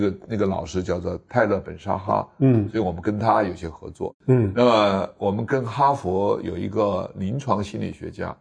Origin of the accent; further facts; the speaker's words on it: China; 我认同，我说这个学科是我们中国人应该搞得最好的学科。